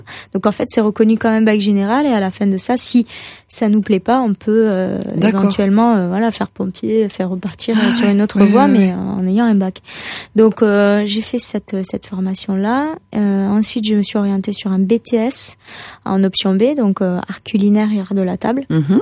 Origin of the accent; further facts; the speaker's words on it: Toulouse, Occitanie, France; now in Nice, France; Quand je suis arrivée de Toulouse à Nice, c'était un peu spécial. Déjà, on passe d'une maison à la campagne, à un petit appartement qui coûte le double.